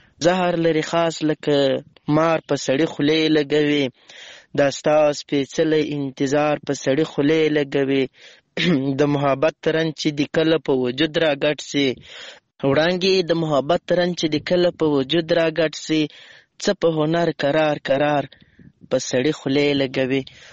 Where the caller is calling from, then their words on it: Lashkar Gah, Helmand, Afghanistan; accent: Helmandi; یو ځل بیا خوشحاله یم چې در سره ګډونوالې … هم له هلمند مرکز لشکرګاه شاره پیغام درته پرېږدم.